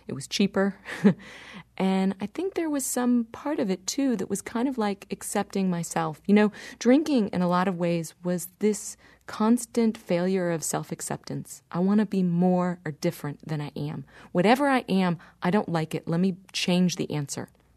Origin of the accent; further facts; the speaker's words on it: Dallas, Texas, United States; I grew up in Dallas wondering why.